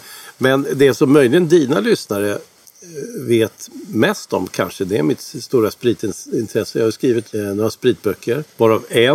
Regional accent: Linköping, Östergötland, Sweden; Där föddes jag 1956, så jag är 61 år nu.

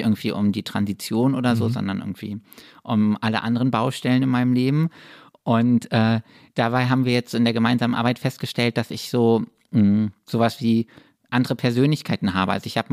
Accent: Würzburg, Bavaria, Germany; now in Berlin, Germany; Ja, voll, weil also ich bin aus Würzburg nach Berlin gezogen.

